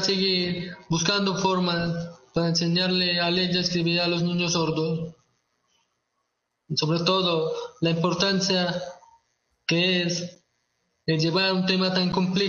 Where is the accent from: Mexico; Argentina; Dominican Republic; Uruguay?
Mexico; sino para todos los que somos mexicanos